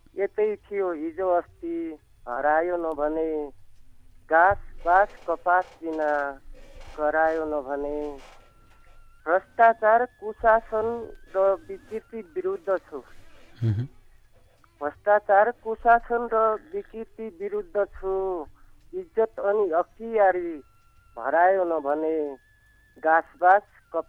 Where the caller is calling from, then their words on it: Bajhang, Sudurpashchim Province, Nepal; म बजाङदेखि हजुर